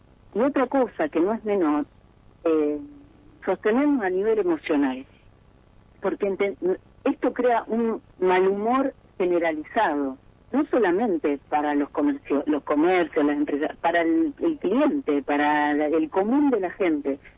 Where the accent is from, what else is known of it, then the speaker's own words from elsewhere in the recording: Pergamino, Buenos Aires Province, Argentina; de ponerle la fuerza que siempre le ponemos como pergaminenses, como argentinos, para salir adelante.